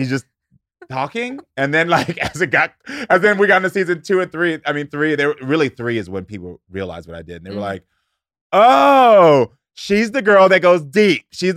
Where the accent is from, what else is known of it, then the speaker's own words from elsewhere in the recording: Texas, United States; And Bobby, because we're the oldest and we're both from Texas.